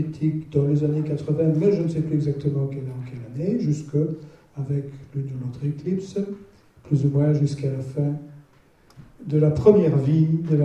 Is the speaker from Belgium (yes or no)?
yes; Belgium; comme je suis belge, je n'ai pas toujours le même vocabulaire que vous.